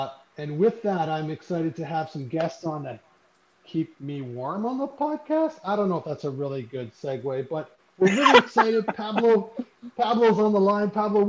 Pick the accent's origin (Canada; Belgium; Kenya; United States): Canada; I also have an expatriate friend who I grew up with here in Canada